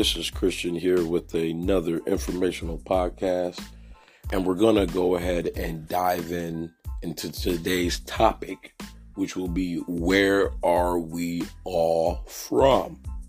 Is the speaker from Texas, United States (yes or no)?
no; Michigan, United States; So, I was born in Michigan. My parents are from a continent they called Africa, and they're from a country called formerly the Republic of Benin.